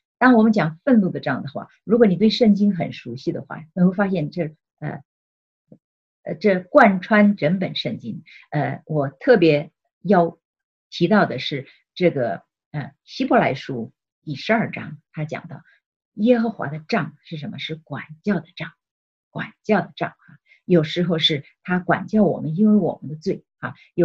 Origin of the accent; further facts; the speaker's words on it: China; 小的时候我在中国长大的时候，有时候生病了，我记得我喝中药